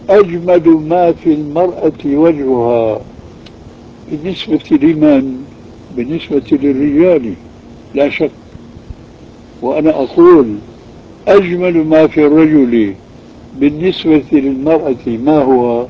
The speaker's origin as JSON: {"language": "Arabic", "country": "Syria", "said": "نحن نسميهم عندنا في سوريا بالكفوف."}